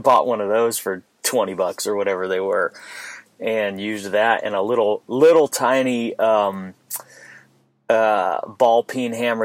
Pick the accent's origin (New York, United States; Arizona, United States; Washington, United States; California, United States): Arizona, United States; Phoenix; I'm from Phoenix, Arizona originally